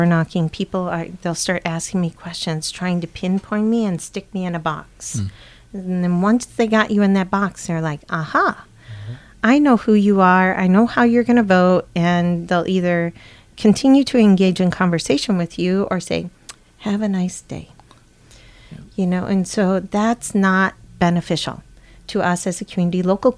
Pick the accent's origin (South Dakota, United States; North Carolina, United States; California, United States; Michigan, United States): South Dakota, United States; Sioux Falls; So I hail from Sioux Falls, South Dakota